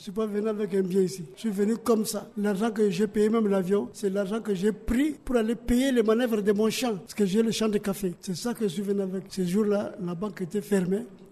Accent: Mali; je suis malien, mais je suis ici comme un refusé.

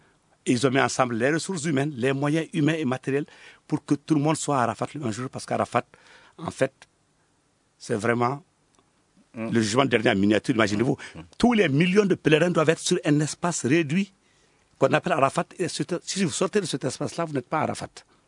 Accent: Mali; Je suis un Malien

